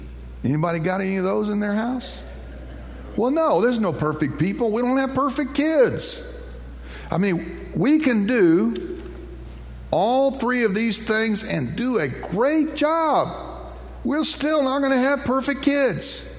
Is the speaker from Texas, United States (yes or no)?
yes; Houston, Texas, United States; I remember growing up on Dover Street in Houston, our house was next to a huge vacant lot.